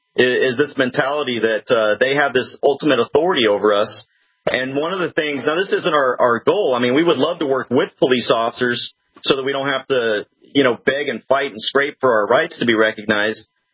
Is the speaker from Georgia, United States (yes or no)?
no; Texas, United States; I'm a citizen first. I'm a Texan first.